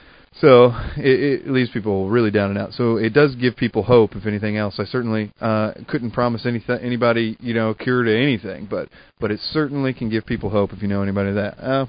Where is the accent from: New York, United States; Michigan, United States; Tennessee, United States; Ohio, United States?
Tennessee, United States; Nashville; You know, I'm not exactly from the North Pole or anything. I'm from Nashville